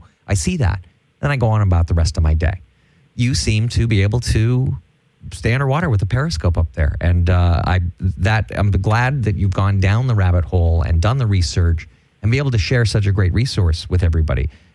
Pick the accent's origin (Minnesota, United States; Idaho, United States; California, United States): California, United States; Malibu; I grew up in Malibu with Melissa